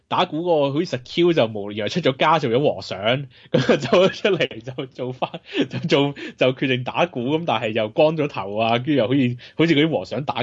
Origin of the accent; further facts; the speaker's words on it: Hong Kong; 我哋香港人，我諗要睇翻呢啲戲